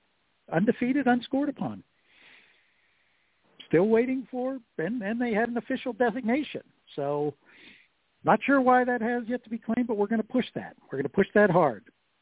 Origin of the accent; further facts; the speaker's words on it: Greensburg, Pennsylvania, United States; making the claim officially, or my hometown. Greensburg.